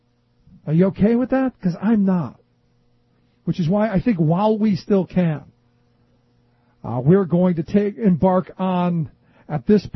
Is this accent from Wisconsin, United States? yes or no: no; Cleveland, Ohio, United States; And I think about my hometown. I think of Cleveland, Ohio.